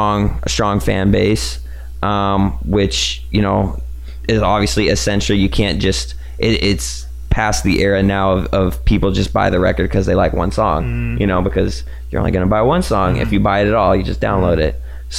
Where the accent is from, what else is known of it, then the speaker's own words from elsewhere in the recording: Los Angeles, California, United States; I'm proud. I'm from Los Angeles, and I'm proud of the artists that come from Los Angeles.